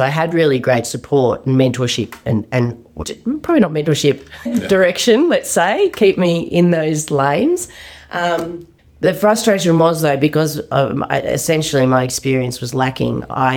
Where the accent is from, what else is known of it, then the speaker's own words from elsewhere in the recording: Mount Isa, Queensland, Australia; also born or lived in Victoria; So I was born in Mount Isa and brought up barefoot in the Simpson Desert.